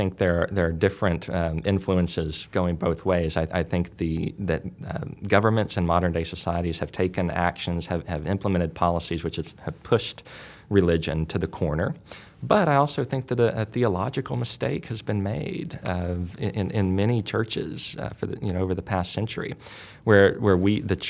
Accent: United States; I'm from the United States

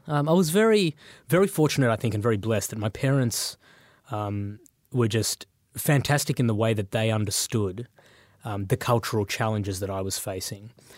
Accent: Australia; also born or lived in Sri Lanka; so I was born in Sri Lanka, but came to Australia as a refugee with my parents.

